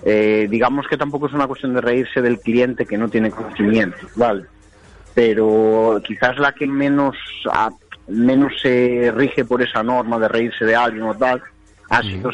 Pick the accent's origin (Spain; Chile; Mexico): Spain; Galicia; accent: Galician; se me reconoce que soy gallego, tengo acento bastante cerrado, pero es producto de que normalmente hablo gallego, o sea, yo normalmente... En ámbito cerrado hablo gallego.